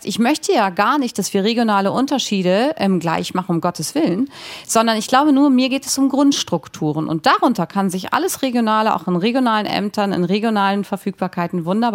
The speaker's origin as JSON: {"language": "German", "region": "Lower Saxony", "country": "Germany", "said": "früher hieß es bei uns in Niedersachsen mal Orientierungsstufe, gab es das hier auch sowas?"}